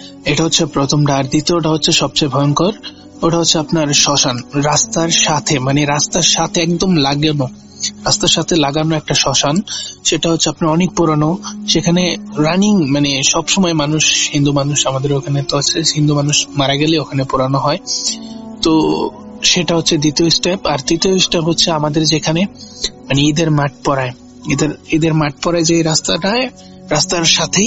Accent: Nalitabari, Mymensingh Division, Bangladesh; now in Dhaka, Bangladesh; আমার গ্রামের বাড়ি হচ্ছে শেরপুর, থানা হচ্ছে নালিতাবাড়ি, গ্রাম রানীগাঁও।

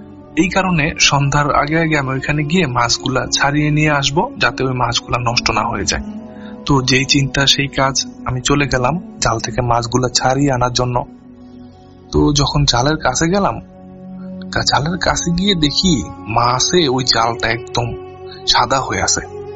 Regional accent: Abdullapur, Dhaka Division, Bangladesh; আমার বাড়ি মুন্সিগঞ্জ জেলার টঙ্গিবাড়ি উপজেলার আবদুল্লাপুর গ্রামে।

